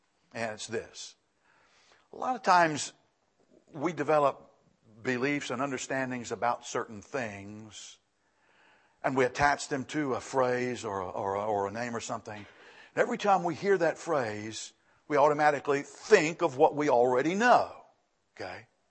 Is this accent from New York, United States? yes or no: no; Lynchburg, Virginia, United States; I think there's something about being born and raised in Lynchburg, Virginia, that you just kind of almost by osmosis, you become Baptist.